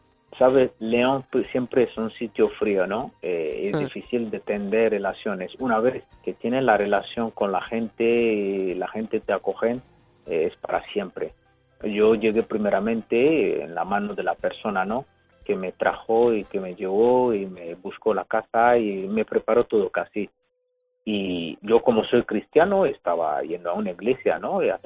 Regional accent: Burkina Faso; now in Quintana Redonda, Spain; Yo soy de origen burkinabé, de Burkina Faso. Vengo de Burkina Faso y resido actualmente en Soria, un pueblo de Soria que se llama Quintana Redonda.

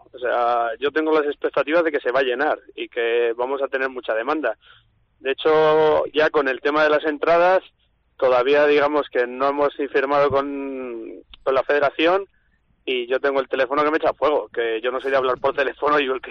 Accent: Castile and León, Spain; somos de Castilla y León

